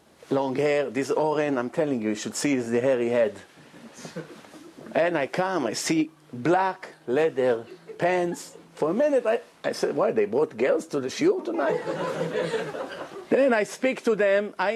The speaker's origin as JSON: {"language": "English", "country": "Hong Kong", "tie": "born there", "said": "I was born in Hong Kong."}